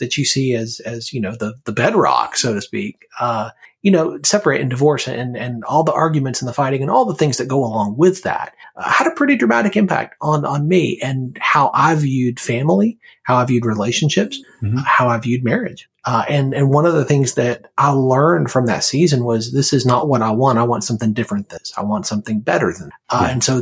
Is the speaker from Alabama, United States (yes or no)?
yes; Alabama, United States; So I grew up actually in Alabama, outside of Birmingham, and mm-hmm. grew up with both parents in my home.